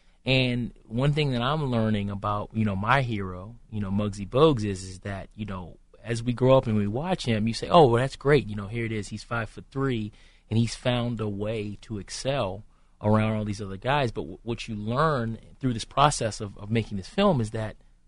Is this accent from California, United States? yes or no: no; Baltimore, Maryland, United States; I was born in Johns Hopkins. I grew up in Park Heights, you know, so I'm from Garrison and Belvedere.